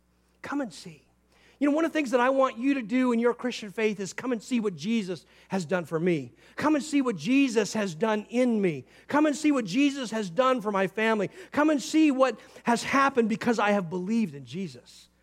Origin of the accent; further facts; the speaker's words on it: Woodinville, Washington, United States; And we said, well, we're from Woodinville.